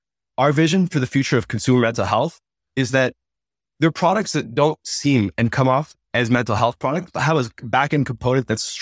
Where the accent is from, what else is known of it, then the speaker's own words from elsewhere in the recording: Thailand; also born or lived in Uzbekistan; I grew up in Thailand and Uzbekistan and didn't have access to traditional therapy and traditional resources.